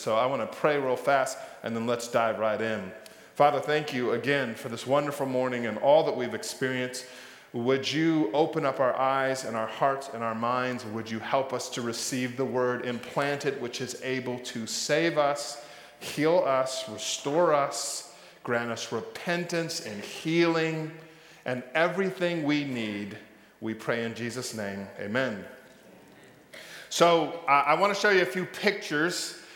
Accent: West Coast, United States; born there; if you were born on the West Coast like me, just seeing that gives me the feels.

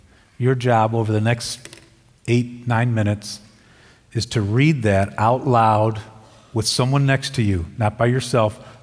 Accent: Chicago, Illinois, United States; Yeah, I'm from Chicago.

